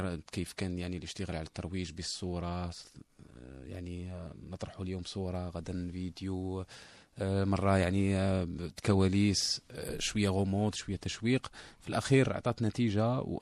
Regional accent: Algeria; ربما هذه تحدث عندنا في الجزائر

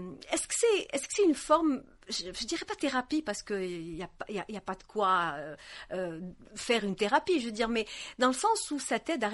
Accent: Algeria; c'est aussi un patrimoine que l'on chérit chez nous en Algérie, dans le sud, dans le nord, à l'est, à l'ouest

